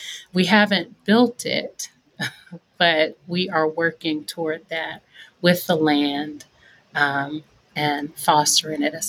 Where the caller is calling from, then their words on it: Birmingham, Alabama, United States; from Birmingham, Alabama, founder of Ruffner Treehouse Village.